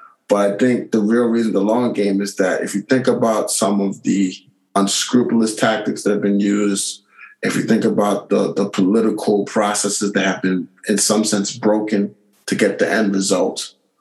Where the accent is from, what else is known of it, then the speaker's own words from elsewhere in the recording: United States; my desire to be independent is rooted deeply in my view of myself as an American